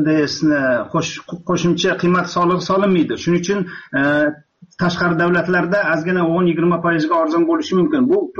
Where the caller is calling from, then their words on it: Astana, Kazakhstan; Men Astanadan